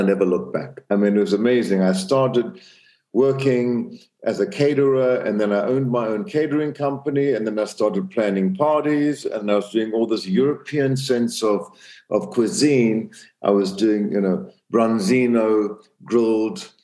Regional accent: Zambia; So I grew up in Central Africa, Zambia, in a very small town.

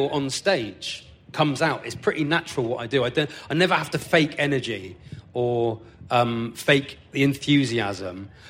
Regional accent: South West England, United Kingdom; accent: Devonshire; Yeah, I reckon I'd probably turn my Devonshire accent up on stage. I used to turn it up a lot more.

